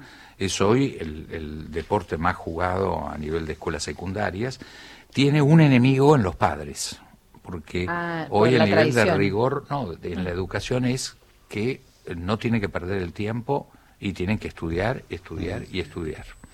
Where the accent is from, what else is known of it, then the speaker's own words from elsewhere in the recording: Villaguay, Entre Ríos, Argentina; born there; yo soy de origen entrerriano